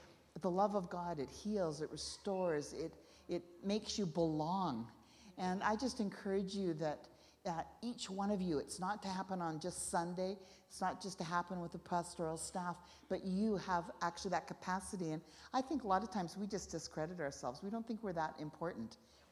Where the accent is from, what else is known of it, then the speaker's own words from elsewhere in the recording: Langley, British Columbia, Canada; we're from Langley, which is a greater Vancouver area. It takes about 45 minutes to drive into Vancouver, and we're very close to the border.